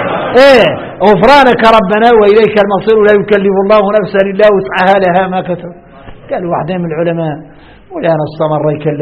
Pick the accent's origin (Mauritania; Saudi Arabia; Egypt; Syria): Mauritania; يا تعرفون احنا موريتاني